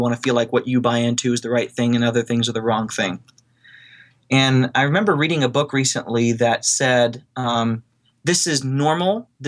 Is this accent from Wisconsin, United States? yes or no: no; Ohio, United States; I grew up in North Central Ohio. And, you know, I grew up in a place where there wasn't a lot of diversity.